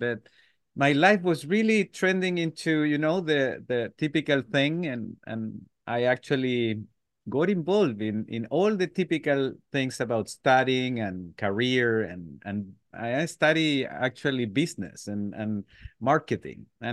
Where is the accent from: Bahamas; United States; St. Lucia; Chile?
Chile; English is a second language; Well, I have to say that I'm from Chile, by the way. So my English is not, you know, the most perfect one